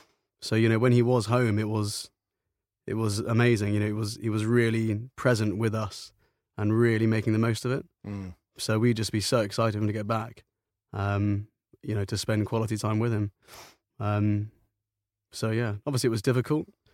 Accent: Bristol, South West England, United Kingdom; also born or lived in Aldershot / Wiltshire; Yeah, so we moved from Aldershot to Bristol. And initially, I was born in Bristol, but then very soon we moved to Aldershot. Then we moved back again to Wiltshire

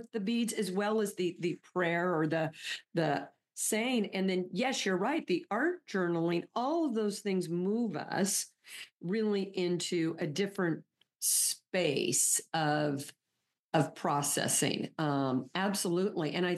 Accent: United States; because as an American, I was a young child, very young, during Vietnam.

